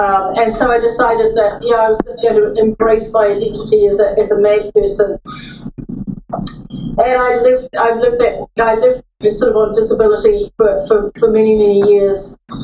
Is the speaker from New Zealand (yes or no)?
yes; New Zealand; now in United States; that is not a Vermont accent. So just so you know, I'm from New Zealand.